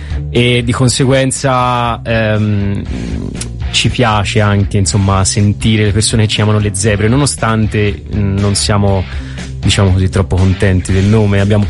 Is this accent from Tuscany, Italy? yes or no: yes; Prato, Tuscany, Italy; Sì, noi siamo di Prato.